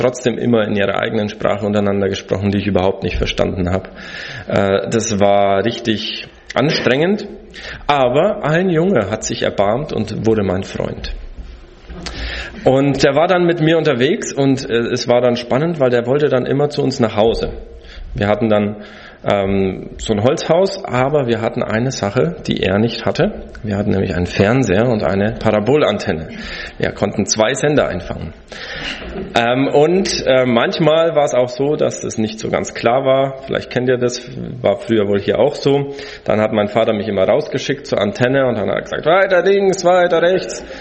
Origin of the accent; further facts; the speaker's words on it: South Brazil, Brazil; ich bin aufgewachsen in Brasilien und meine Eltern waren 10 Jahre, ich war da 7 Jahre davon mit dabei, in einem Indianerreservat von Kaingang-Indianern im Süden von Brasilien. Und als wir hingezogen sind, war ich 11 Jahre alt